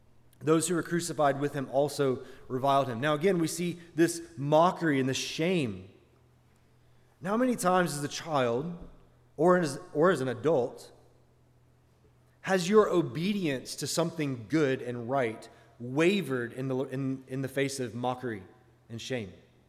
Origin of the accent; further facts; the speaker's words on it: Alabama, United States; Now, when I was growing up in Alabama, in the summertime, snakes would cross the road.